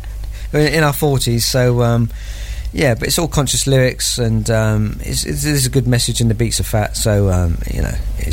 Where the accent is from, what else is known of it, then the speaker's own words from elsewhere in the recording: Portsmouth, South East England, United Kingdom; now in Isle of Wight, United Kingdom; No, I'm from Portsmouth originally. Moved over here in 87, around 87, 88.